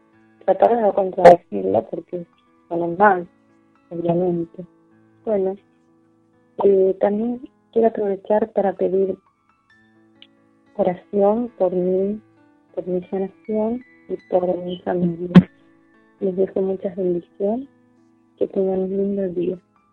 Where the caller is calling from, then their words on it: Reconquista, Santa Fe, Argentina; de Reconquista.